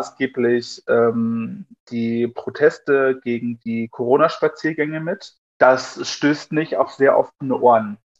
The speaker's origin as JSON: {"language": "German", "region": "Thuringia", "country": "Germany", "said": "sind sie aus dem Altenburger Land, dort wo ich herkomme"}